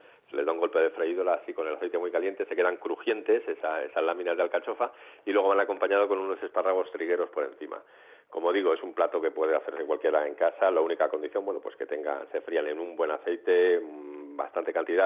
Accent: Laredo, Cantabria, Spain; Yo soy de Laredo

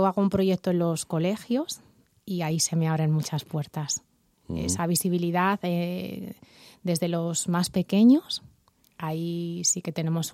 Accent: Castilla-La Mancha, Spain; Algunas son de ámbito de comunidad, soy de Castilla-La Mancha

